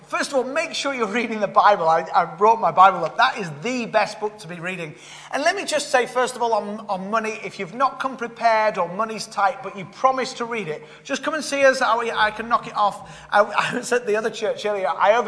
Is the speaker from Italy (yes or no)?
no; Yorkshire and the Humber, United Kingdom; Yorkshire. So that's, I'm a Yorkshireman.